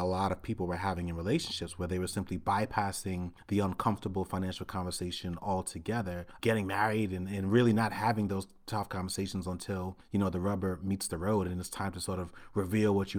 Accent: New York City, New York, United States; I grew up in Brooklyn, New York City in the 1980s

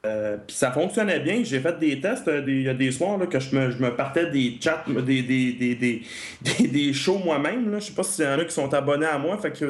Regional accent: Quebec, Canada; De toute façon, on est des Québécois, on parle français.

